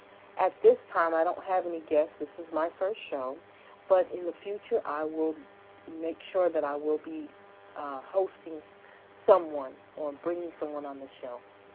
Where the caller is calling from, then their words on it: DeVille, Louisiana, United States; It's September the 22nd, and I'm calling from DeVille, Louisiana.